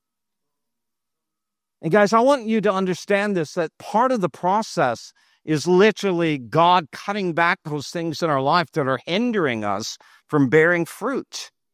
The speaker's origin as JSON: {"language": "English", "town": "Toronto", "region": "Ontario", "country": "Canada", "also_born_or_lived": "United States", "said": "we were living in a home when we moved to America. We lived in America for 20 years. We're from Toronto, Canada. And when we lived in America, we lived in Florida for a season."}